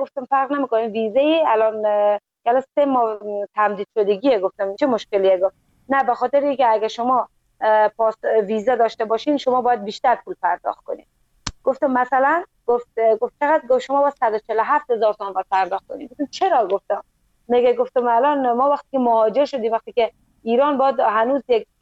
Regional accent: Afghanistan; now in Iran; گفتم از افغانستان هستم.

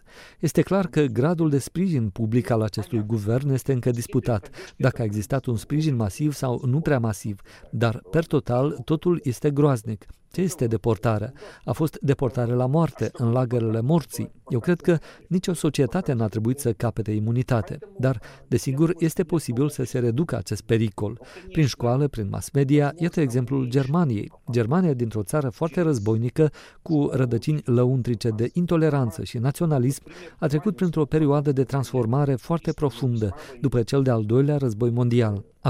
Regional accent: Chișinău, Moldova; first language ru; Romanian is a second language; Sunt ucrainean. Familia noastră este ucraineană pe ambele linii. Dar pe când locuiam la Chișinău, am fost crescut într-un mediu de limba rusă, în cultura rusă de tip sovietic. Acesta este fundamentul meu educațional. Limba mea maternă este rusa

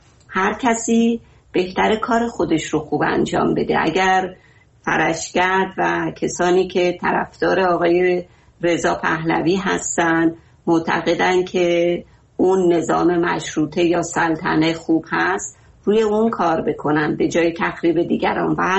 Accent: Iran; ما همه ما ایرانی هستیم

